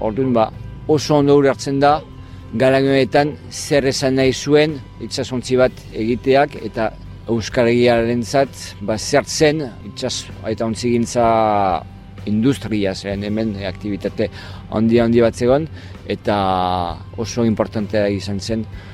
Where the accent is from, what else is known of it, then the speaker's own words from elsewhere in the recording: Lyon, Auvergne-Rhône-Alpes, France; Basque is a second language; now in San Sebastián, Spain; Ni berez Lionekoa naiz, frantsesa naiz, euskaldun berria. Duela hainbat urte etorri nintzen ona eta gilitu nintzen. Donostin bizi naiz